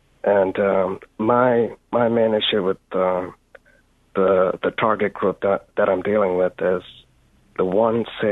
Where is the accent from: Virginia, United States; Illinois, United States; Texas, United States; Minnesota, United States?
Texas, United States; Irving; I'm a Catholic from Irving, Texas